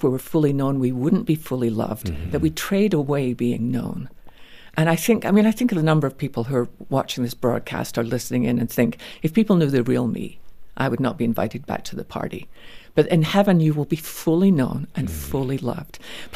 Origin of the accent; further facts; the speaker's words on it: Scotland, United Kingdom; born or raised there